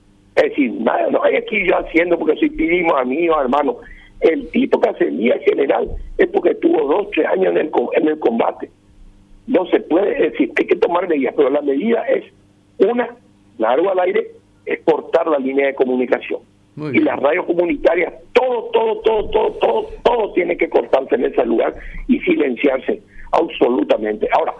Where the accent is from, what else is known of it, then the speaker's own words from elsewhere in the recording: Paraguay; como paraguayo estoy muy preocupado por el destino del país